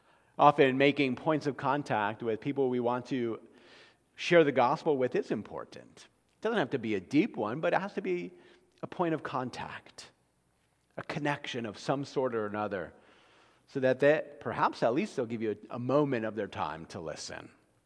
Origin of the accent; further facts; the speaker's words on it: New Jersey, United States; born there; You know, I was born in New Jersey, just out of New York, right?